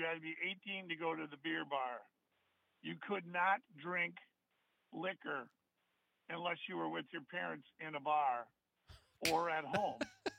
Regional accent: Marinette, Wisconsin, United States; You know, I'm 72. Okay. And I'm also from Marinette.

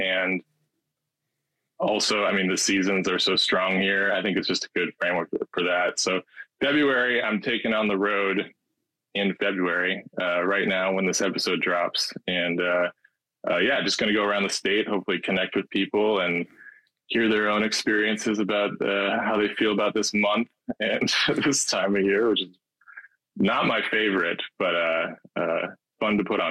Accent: Tomah, Wisconsin, United States; I grew up in Toma, Wisconsin. You heard of Toma?

